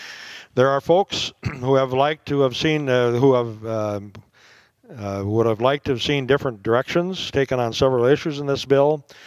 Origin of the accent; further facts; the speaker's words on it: Minnesota, United States; And in my home state of Minnesota and neighboring Wisconsin